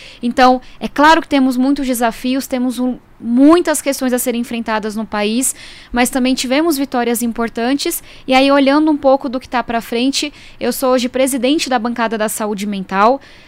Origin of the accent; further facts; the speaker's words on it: São Paulo, Brazil; Eu sou nascida e criada aqui em São Paulo, mas só vim conhecer Parque Ibirapuera, Avenida Paulista, vestibular, quando eu tive essa oportunidade.